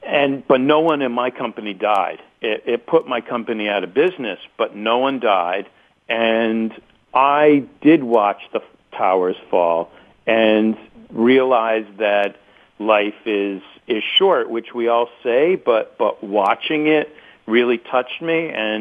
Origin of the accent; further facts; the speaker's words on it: Vermont, United States; I grew up in Vermont, which is true, and I grew up in a Jewish home, and we didn't have Christmas trees.